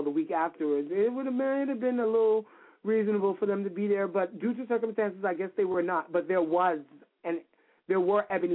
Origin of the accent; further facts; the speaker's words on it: Brooklyn, New York, United States; because we're both from Brooklyn, so I'm sure we'll find each other.